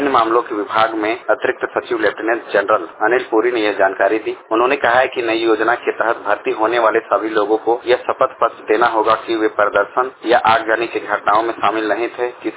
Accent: Ranchi, Jharkhand, India; मैं रांची से हूँ

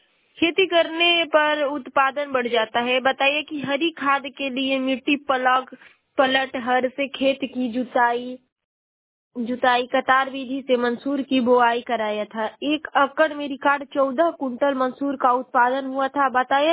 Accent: Uttar Pradesh, India; और मैं बलिया जिले की निवासी हूँ।

